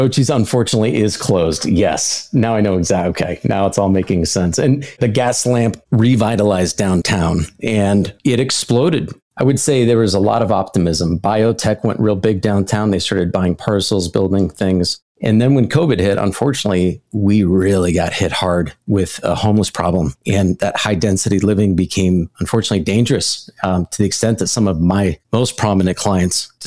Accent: Arizona, United States; moved away as an adult; And I came from Arizona.

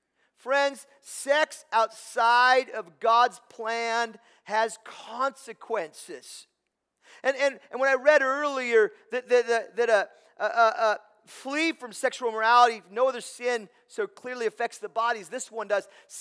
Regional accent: Tillamook, Oregon, United States; showed up at my house at 9:15 at night with a warm pie and Tillamook ice cream, because she knew I was from Tillamook. She's honoring my culture.

